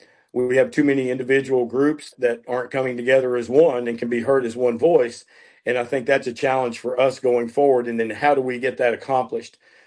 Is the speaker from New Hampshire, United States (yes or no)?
no; Johnson City, Tennessee, United States; And it was me and a public health doctor at East Tennessee State in Northeast Tennessee, my hometown of Johnson City.